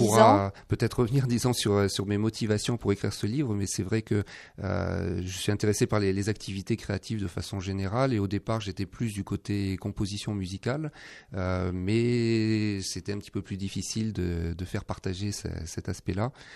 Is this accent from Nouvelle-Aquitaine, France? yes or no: no; Brittany, France; now in Toulouse, France; je suis maintenant Toulousain d'adoption depuis un certain temps